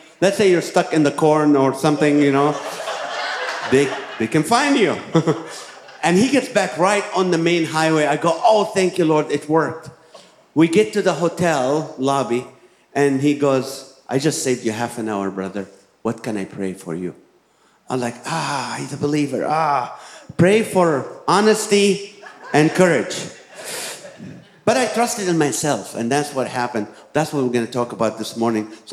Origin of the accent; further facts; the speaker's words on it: California, United States; I'm from California. You can get arrested for that.